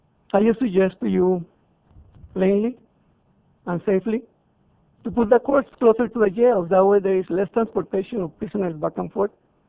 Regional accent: Riverbank, California, United States; Good evening again. … from Riverbank.

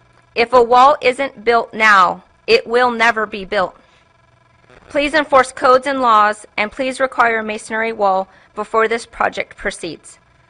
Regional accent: Hickman, United States; I, being born and raised in Hickman, am very familiar with this town

